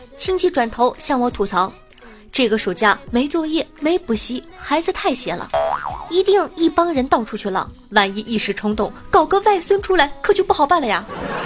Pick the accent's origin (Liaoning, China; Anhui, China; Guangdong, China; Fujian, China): Liaoning, China; Dalian; 6月11号呢大连两名女子，就是我老家，